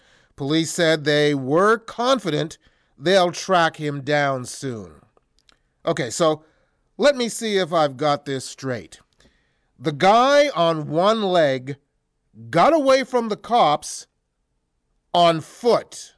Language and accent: English; Canada; Okay, as a Canadian, I'm assuming from this next story that there must be some sort of leech shortage in this country.